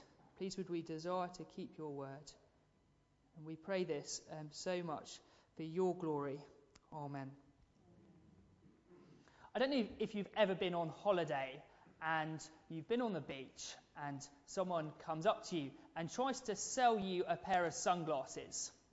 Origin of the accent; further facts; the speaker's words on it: United Kingdom; And as very British people, we don't like to expose people as fakes